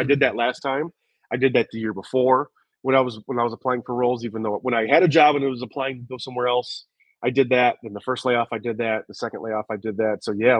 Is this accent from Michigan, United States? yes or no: yes; Detroit, Michigan, United States; like I'm from Michigan, you know, half of my childhood, I grew up in the city of Detroit.